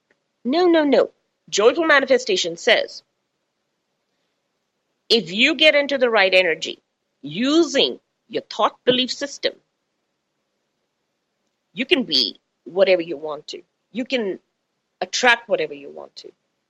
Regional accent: India; I'm from the East. I was born in India. I was brought up in India.

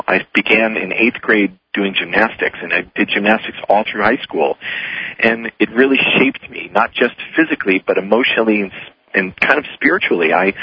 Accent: New York City, New York, United States; born there; I was born in New York City, and I live what I like to refer to as a blessed life.

